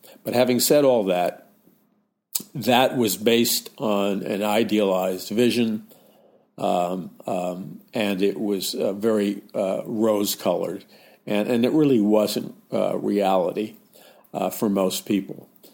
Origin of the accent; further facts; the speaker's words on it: New York City, New York, United States; would look at the so-called Christians, whether they were Catholics or Presbyterians or whatever, growing up in New York City